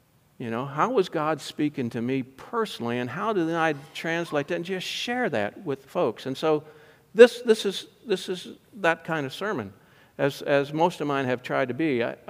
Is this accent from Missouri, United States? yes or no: yes; St. Charles, Missouri, United States; now in Fort Worth, United States; So I live in Fort Worth, Texas. I grew up in St. Charles, Missouri.